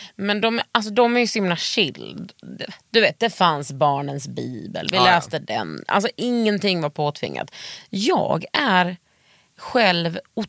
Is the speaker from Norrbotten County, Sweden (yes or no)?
no; Skåne, Sweden; skåning. Är jag, förlåt.